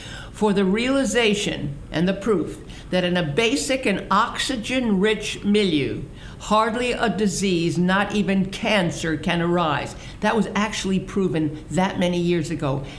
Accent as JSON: {"language": "English", "town": "Brooklyn", "region": "New York", "country": "United States", "said": "Maybe everybody's from Brooklyn, because I was from Brooklyn"}